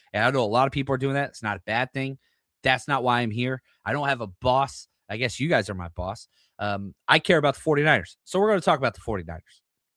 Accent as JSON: {"language": "English", "region": "Texas", "country": "United States", "tie": "born or raised there", "lives_now": "East Bay, United States", "said": "It's funny because I was raised in Texas, right? So my Cowboys hate's rooted in that."}